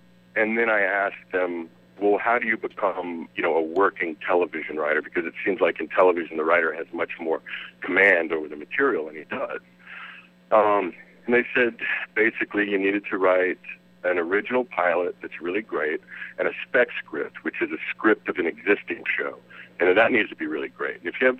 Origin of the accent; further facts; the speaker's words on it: Louisiana, United States; You know, I grew up in South Louisiana, always went to public schools and stuff like that for my college education.